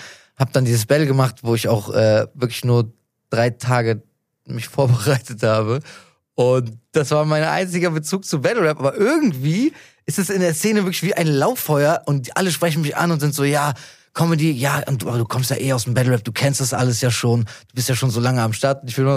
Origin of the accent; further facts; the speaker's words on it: Cologne, North Rhine-Westphalia, Germany; ich bin aus Köln.